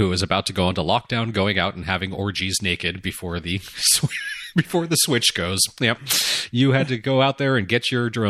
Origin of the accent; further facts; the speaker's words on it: United Kingdom; now in Idaho, United States; I'm British, but live in Idaho, in case you wondered about the spelling.